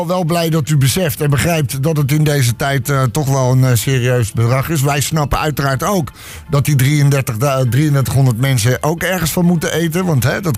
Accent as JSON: {"language": "Dutch", "country": "Netherlands", "said": "Okay, ik ben als Nederlander echt trots op bepaalde dingen."}